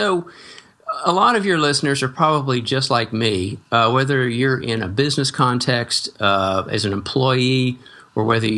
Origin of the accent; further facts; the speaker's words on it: Atlanta, Georgia, United States; also born or lived in western US; So I grew up in Atlanta. Well, I grew up out west for a while and then moved to Atlanta, went to school there, did my undergrad there